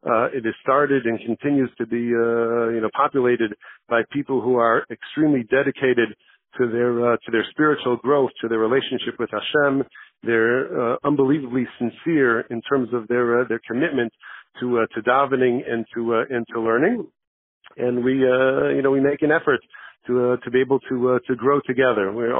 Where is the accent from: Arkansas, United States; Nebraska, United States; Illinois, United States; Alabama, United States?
Illinois, United States; Skokie; I'm actually born and bred in Skokie. So I have a unique perspective. It's a Skokie is a suburb just north of Chicago. It's a wonderful community, a very warm community.